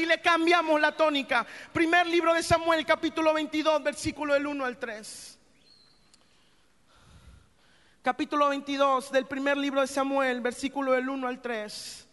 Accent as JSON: {"language": "Spanish", "country": "Mexico", "lives_now": "Argentina", "said": "Bueno, soy mexicano, estoy aprendiendo a hablar argentino."}